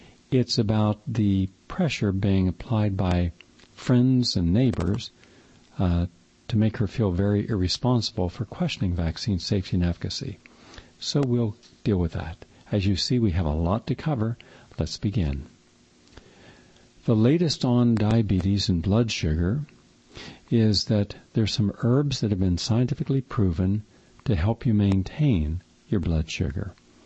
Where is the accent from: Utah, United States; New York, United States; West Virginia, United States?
West Virginia, United States; Now, I remember ginseng farmers where I grew up in West Virginia, very hilly country